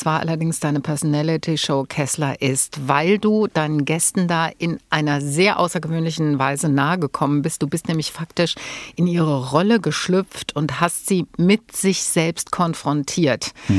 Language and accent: German; Rhineland, Germany; Ich komme aus dem Rheinland.